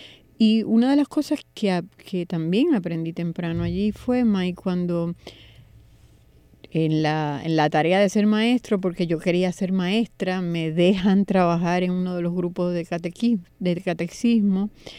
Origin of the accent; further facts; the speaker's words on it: San Juan, Puerto Rico; Yo soy nacida y criada en San Juan